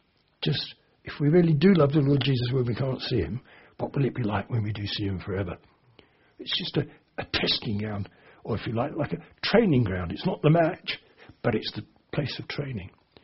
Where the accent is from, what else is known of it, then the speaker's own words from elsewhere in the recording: Harrow, London, United Kingdom; I remember standing in the centre of my hometown, Harrow, because my church was in the centre